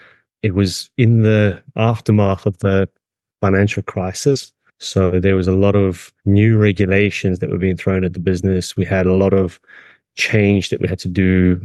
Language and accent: English; South Africa; accent: South African; moved away as an adult; now in London, United Kingdom; Yeah, it's South African. It's probably not as strong a South African accent as probably what you hear on the telly. But I originated from South Africa.